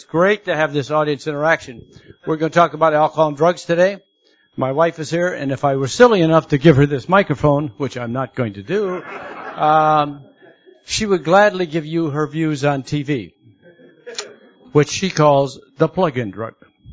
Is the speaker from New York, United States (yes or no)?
no; Florida, United States; I come from Florida, and I'm retired.